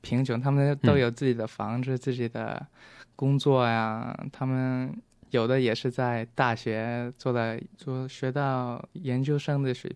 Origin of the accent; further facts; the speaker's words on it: Sydney, New South Wales, Australia; Chinese is a second language; 父母是重庆人，他们1987年就移民来澳洲，然后我是91年出生的，一直在悉尼长大，在这边也上了大学啊。上了大学以后就去了中国，在北京待了2年，因为我觉得在这边长大没有什么机会可以讲中文